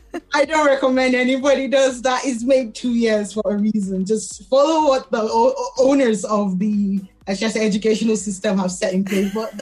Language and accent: English; Nigeria; I grew up in Nigeria, so it was the frequent power cuts.